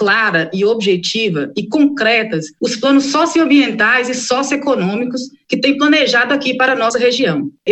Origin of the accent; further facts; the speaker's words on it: Araçuaí, Minas Gerais, Brazil; Eu sou do Vale do Jequitinhonha, nascida e criada em Araçuaí